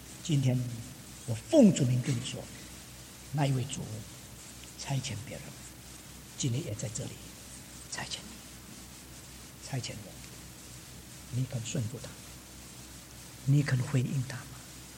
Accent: China; 我们中国人所谓上帝的带领，是从偏僻的带领到更尊贵的，从穷的带领到成功更富有的。

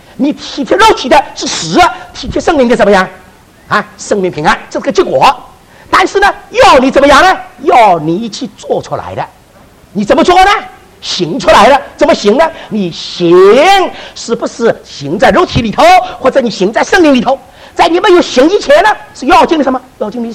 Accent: China; 我们中国人最会讲话，真的，这个心放在什么地方？

